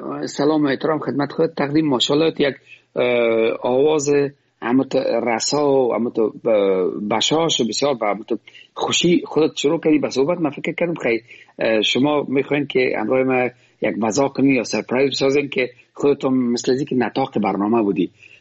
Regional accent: Afghanistan; moved away; از کجا هستم؟ ما والا از این خود افغانستان هستم، از این هر ولایت افغانستان هستم. من زمان که از افغانستان میبرم آمدم، افغانستان 28 ولایت داشت، من از 28 ولایت هستم.

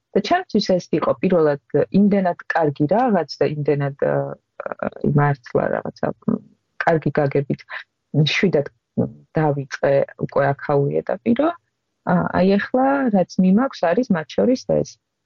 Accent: Mtskheta-Mtianeti, Georgia; ბუნებრივი ხევსური ვარ და ვიცოდი, რომ ჟანზე ანდრეზები არსებობდა

